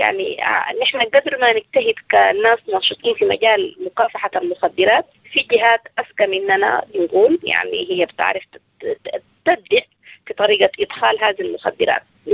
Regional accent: Sudan; طيب في الفترة الفاتت كانت معروف عندنا في السودان

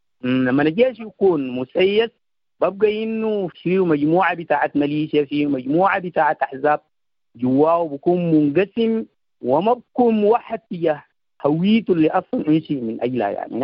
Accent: Sudan; نحن كشعب سوداني

